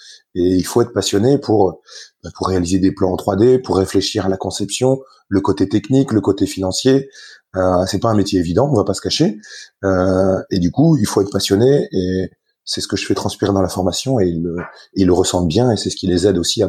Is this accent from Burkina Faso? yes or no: no; Grand Est, France; Moi, comme je vous l'ai dit, je suis lorrain